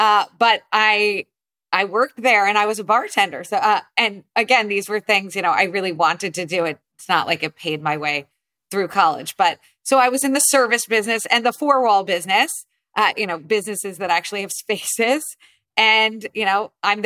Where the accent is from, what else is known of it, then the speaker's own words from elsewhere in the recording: New Jersey, United States; So I grew up primarily in New Jersey.